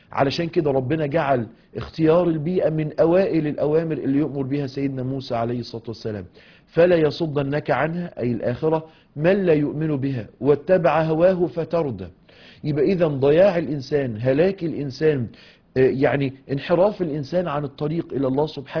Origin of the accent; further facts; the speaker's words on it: Mansoura, Dakahlia, Egypt; أنا عارف إن أنا من المنصورة